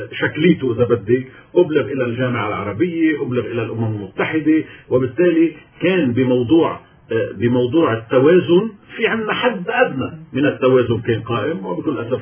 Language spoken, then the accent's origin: Arabic; Lebanon; ويلي بيفكر أنه فوتتنا كلبنانيين بمسار رئاسة الجمهورية